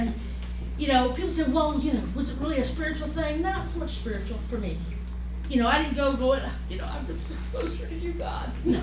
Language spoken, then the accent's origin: English; North Carolina, United States; I'm from North Carolina, and yes, I drove here.